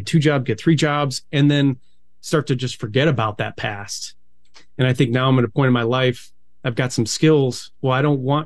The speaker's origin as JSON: {"language": "English", "town": "Buffalo", "region": "New York", "country": "United States", "tie": "born or raised there", "lives_now": "Phoenix, United States", "said": "I grew up in Buffalo, New York. It's so bureaucratic. It's so slow."}